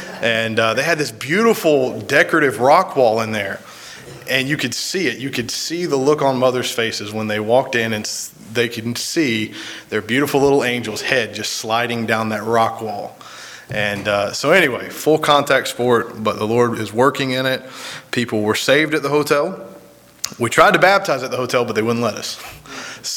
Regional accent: Atlanta, Georgia, United States; now in Maryland, United States; I grew up in Atlanta. I'm Southern as it gets.

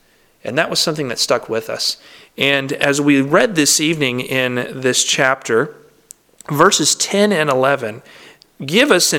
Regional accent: Harrisonburg, Virginia, United States; God took us back to my hometown in Harrisonburg.

